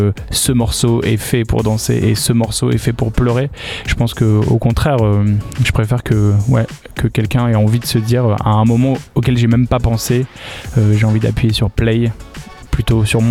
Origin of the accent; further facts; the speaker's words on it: France; en tant que Français, on est tous mélancoliques et romantiques.